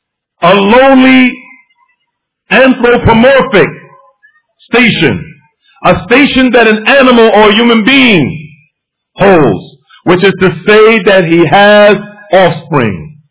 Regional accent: New Jersey, United States; growing up in Baxter Terrace Projects, that the person who lived next door to me in the 60s, where I grew up there

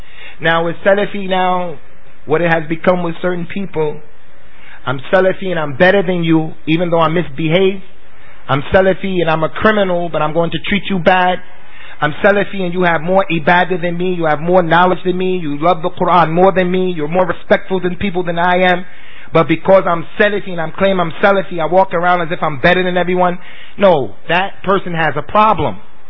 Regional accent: United States; I'm Amriki. I'm an American.

